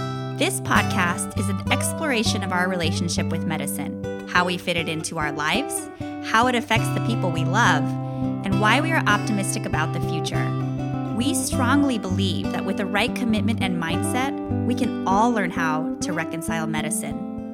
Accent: Arizona, United States; and I am from the West Coast and I'm from Arizona.

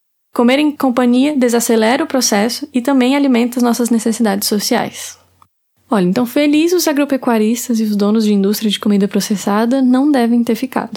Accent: Brasília, Federal District, Brazil; lá na minha terrinha, famosa Brasília.

